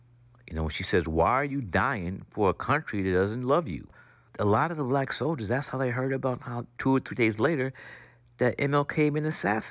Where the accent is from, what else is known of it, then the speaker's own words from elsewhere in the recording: Brooklyn, New York, United States; As a young lad growing up in Brooklyn, New York … would always tell me